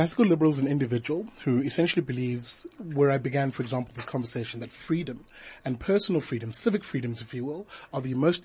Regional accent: Umlazi, KwaZulu-Natal, South Africa; So I'm a Zulu boy from KZN. I grew up in a township called Mlazi. I was raised by a single parent, physically handicapped.

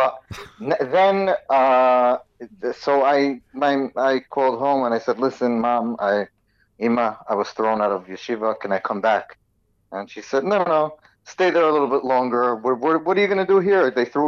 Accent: Brooklyn, New York, United States; now in Israel; So I grew up in Brooklyn, New York, in the States. My mom was originally born in Israel, but moved to America and became a Baal Tshuva. So we grew up in a Hasidic community in Brooklyn

